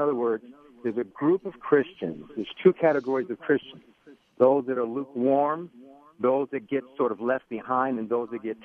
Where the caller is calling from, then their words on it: Los Angeles, California, United States; I'm calling from Los Angeles